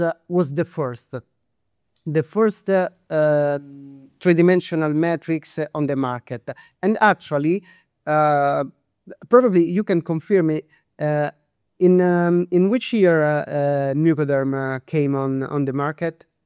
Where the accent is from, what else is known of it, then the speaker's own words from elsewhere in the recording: Anzio, Lazio, Italy; English is a second language; now in Rome, Italy; I like to always remember I'm from Anzio. I was born in Anzio because the sea is inside me.